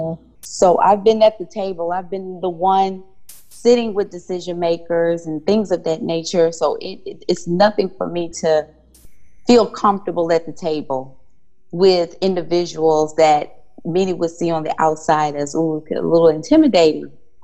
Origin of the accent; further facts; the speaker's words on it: Memphis, Tennessee, United States; now in Houston, United States; I'm from Memphis.